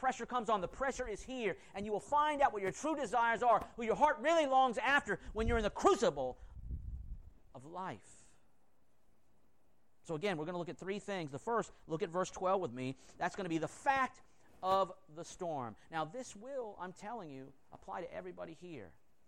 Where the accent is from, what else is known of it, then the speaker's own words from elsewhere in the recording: Florida, United States; The point is that we grew up in Florida. I've been here since 1971